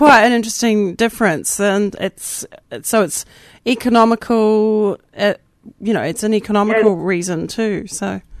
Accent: New Zealand; It's a bit like I'm from New Zealand, so... it's a bit like New Zealand versus Australia, you know?

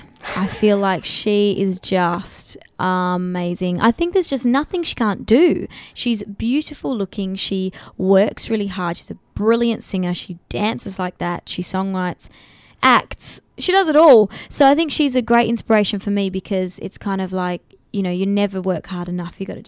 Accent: Australia; And I know as an Australian artist, it is hard.

